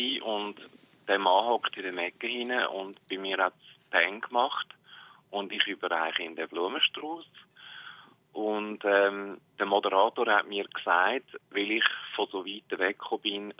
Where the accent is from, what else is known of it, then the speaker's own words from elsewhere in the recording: Lucerne, Switzerland; Ja, also ich bin tief im Luzerner Hinterland aufgewachsen